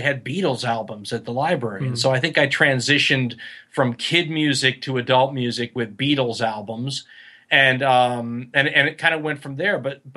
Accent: Los Angeles, California, United States; I'm from Los Angeles. I was in Los Angeles. So the Valley, San Fernando Valley.

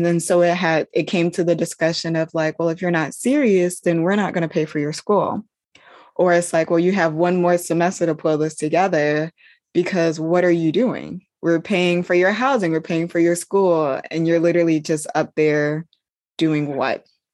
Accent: Georgia, United States; now in California, United States; I'm East Coast born and raised in Georgia. And so here I am on the other side of the nation alone

